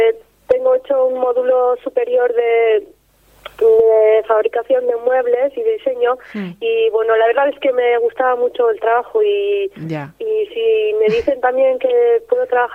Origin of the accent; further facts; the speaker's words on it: Getaria, Basque Country, Spain; yo soy de Getaria, de un pueblo pequeño, y bueno, es un pueblo pequeño que la verdad está bien